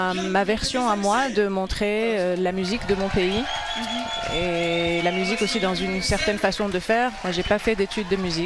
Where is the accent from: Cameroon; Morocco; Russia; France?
Morocco; Je viens du Maroc où je suis née, où j'ai passé toute mon enfance et mon adolescence.